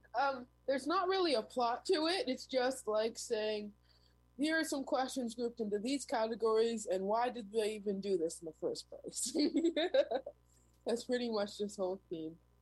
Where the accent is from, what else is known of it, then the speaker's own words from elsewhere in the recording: Manhattan, New York, United States; coming back after absence for a long time, and I'm from Manhattan.